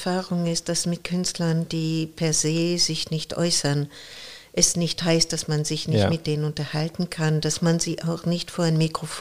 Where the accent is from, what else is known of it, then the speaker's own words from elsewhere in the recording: Paris, Île-de-France, France; German is a second language; moved away as an adult; also born or lived in United States; now in Hamburg, Germany; Ich bin aber in Paris aufgewachsen, beziehungsweise in der Vorstadt, in der Südvorstadt, und bin mit 22 Jahren nach Deutschland gezogen, nach Hamburg.